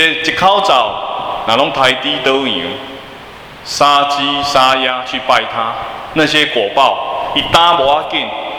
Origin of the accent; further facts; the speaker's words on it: Taiwan; 也算是帮我们台湾人啊，可以种下这个福田